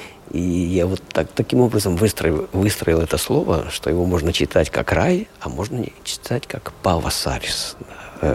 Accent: Kirov Oblast, Russia; Я родом из Кировской области, Вятка.

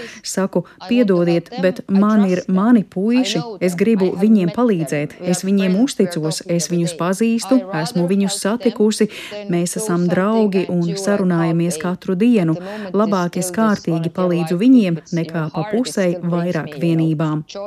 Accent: Estonia; Es nevēlos, lai manā dzimtenē būtu karš, man nav nekādu plānu pamest Igauniju, es mīlu Igauniju, es gribu aizsargāt Igauniju.

